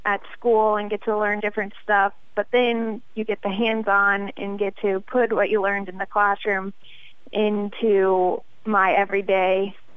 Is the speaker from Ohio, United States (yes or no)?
yes; Johnstown, Ohio, United States; moved away as an adult; now in Audubon, United States